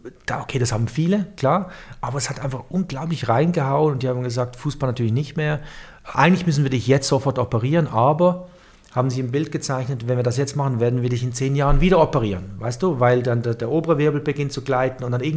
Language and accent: German; Switzerland; Ich bin aufgewachsen in der Schweiz